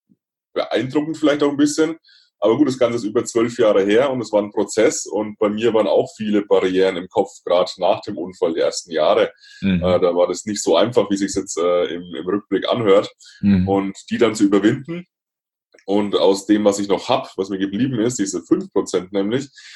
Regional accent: Bavaria, Germany; born or raised there

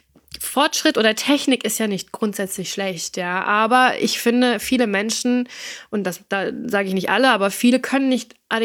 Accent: United States; German is a second language; Ich bin auch nicht in Deutschland aufgewachsen, muss ich dazu sagen. Ich bin ja Amerikanerin.

